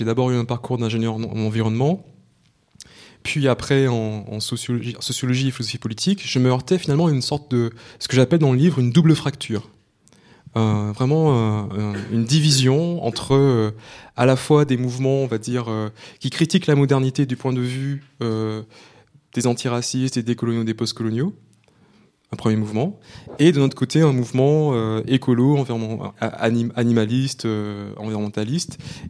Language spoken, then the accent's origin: French; Rivière-Pilote, Martinique; also born or lived in Schœlcher; Donc je suis martiniquais, je suis né en Martinique, j'ai grandi là-bas dans deux villes, Rivière-Pilote dans le sud et après Schœlcher un peu plus au nord, enfin plus au centre.